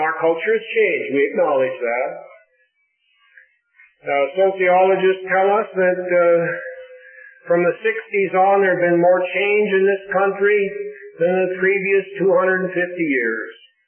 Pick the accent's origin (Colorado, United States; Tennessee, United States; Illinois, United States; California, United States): Colorado, United States; I come from Colorado. Now, we have become nationally famous, not for our skiing, but for Amendment 2.